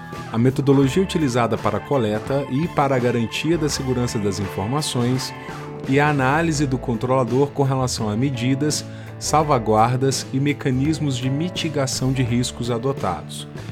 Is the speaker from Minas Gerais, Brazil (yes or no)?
yes; Minas Gerais, Brazil; eu sou mineiro, né?